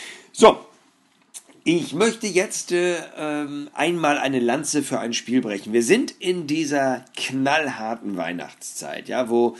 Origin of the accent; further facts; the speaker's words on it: Northern Germany, Germany; für mich als Norddeutscher ist Österreich so mehr so ostsüdlich